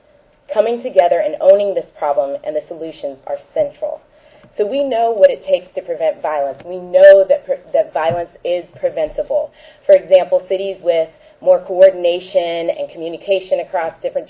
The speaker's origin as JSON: {"language": "English", "town": "Youngstown", "region": "Ohio", "country": "United States", "said": "I'm from Youngstown, Ohio, and when I moved out of Youngstown, a family friend moved into the house there"}